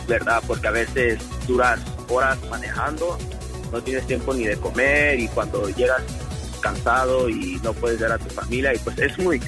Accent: Santa Ana, California, United States; born there; yo tengo 20 años de edad. Nací en Santa Ana, California, en el condado de Orange.

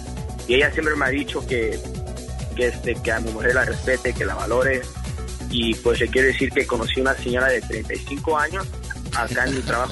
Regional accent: Santa Ana, California, United States; born there; yo tengo 20 años de edad. Nací en Santa Ana, California, en el condado de Orange.

